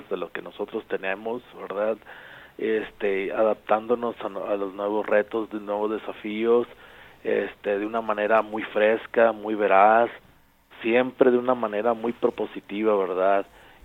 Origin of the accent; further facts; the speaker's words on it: Matamoros, Tamaulipas, Mexico; yo soy de México, de la diócesis de Matamoros, ¿verdad?, que está en el noreste de México, y que yo estudié ahí en el seminario de Matamoros